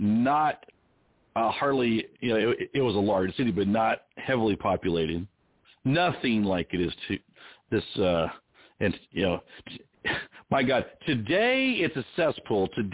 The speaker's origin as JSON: {"language": "English", "town": "Anaheim", "region": "California", "country": "United States", "tie": "born or raised there", "also_born_or_lived": "Sacramento", "said": "because I grew up out there in Anaheim, and then we went north to Sacramento, the capital."}